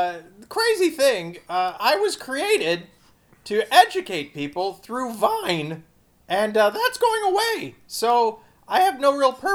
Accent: United States; I keep saying us, I'm an American.

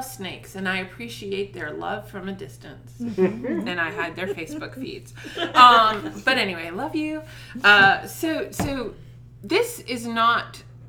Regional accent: New England, United States; so I grew up in New England, and I grew up about for the first 7 or 8 years of my life, we were less than an eighth of a mile from the Atlantic Ocean, and then we had a big lake behind us.

